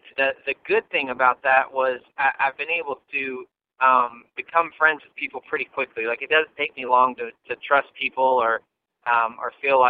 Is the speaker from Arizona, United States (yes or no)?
no; Virginia, United States; And when I go, like, up north and tell people I'm from Virginia, they act like I'm from the south.